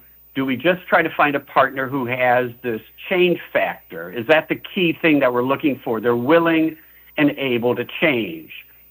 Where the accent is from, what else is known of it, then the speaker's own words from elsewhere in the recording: California, United States; Because I told them I was from California and I'm in South Carolina at this restaurant.